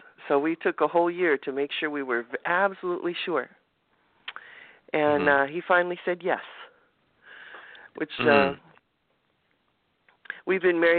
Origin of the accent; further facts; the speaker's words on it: Redondo Beach, California, United States; born there; Well, I was born in Redondo Beach